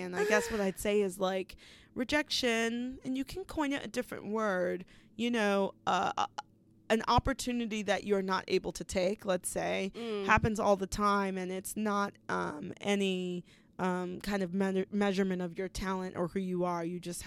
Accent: Jamaica; I'm an Aries and I'm Jamaican.

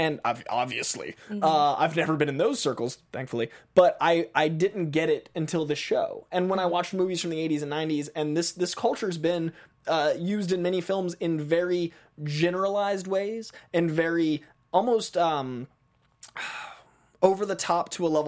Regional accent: Boston, Massachusetts, United States; I'm from Boston, and being from Boston, I know some crime, but it's very different.

